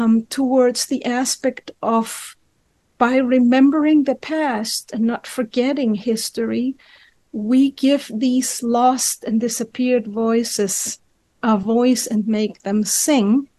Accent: Chile; I grew up in Chile during one of these Latin American dictatorships.

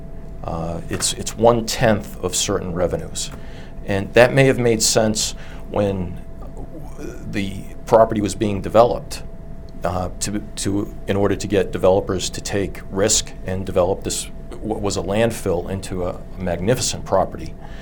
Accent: Quincy, Massachusetts, United States; I am, Joe, and I grew up in Quincy, and my wife, I've lived most of my life here.

